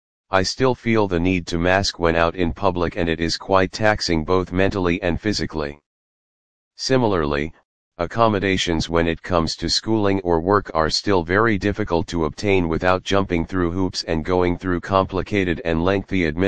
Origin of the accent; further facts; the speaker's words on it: Vancouver, British Columbia, Canada; growing up in Vancouver I did and do a lot of hiking and nature exploration.